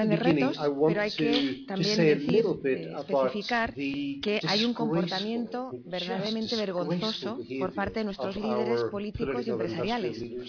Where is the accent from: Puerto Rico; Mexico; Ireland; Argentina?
Ireland; Yo soy de Irlanda